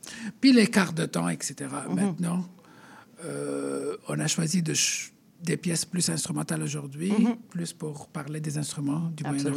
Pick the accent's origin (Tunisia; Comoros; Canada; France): Tunisia; born there; Je pense que je suis née en Tunisie. Ça, je suis sûre